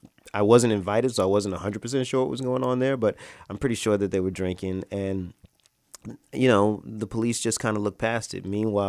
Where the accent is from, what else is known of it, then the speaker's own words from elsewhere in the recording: Orange Park, Florida, United States; I don't want people to think that I grew up in Orange Park, Florida, with my head down and, you know, weeping about the way I was being treated.